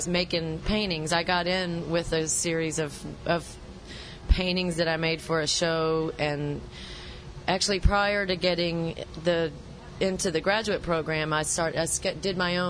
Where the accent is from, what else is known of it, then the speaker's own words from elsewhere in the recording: Louisiana, United States; Well, I came from born and raised in Louisiana. I lived there and graduated from